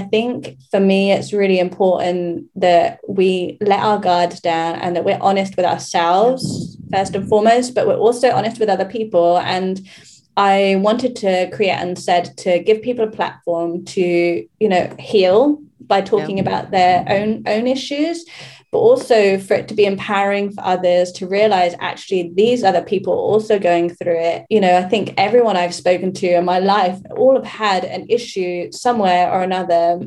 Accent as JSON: {"language": "English", "region": "England", "country": "United Kingdom", "also_born_or_lived": "France / Spain", "moved": "as an adult", "said": "I left my home country, England, at 18 and moved around a lot."}